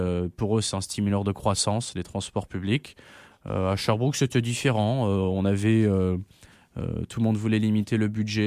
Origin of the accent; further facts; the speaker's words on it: France; now in Canada; ce qui manque énormément en vrai au Québec en tant que Français et qu'Européen